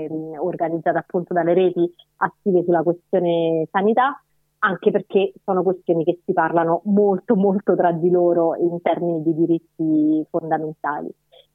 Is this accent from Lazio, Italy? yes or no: yes; Rome, Lazio, Italy; quindi noi come romani ci siamo sentiti investiti, diciamo, anche di questa responsabilità di organizzare una mobilitazione